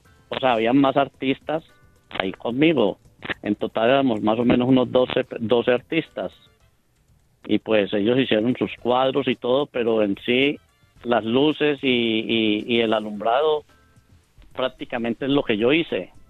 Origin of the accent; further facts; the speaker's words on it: Tuluá, Valle del Cauca, Colombia; Yo soy de Tuluá Valle.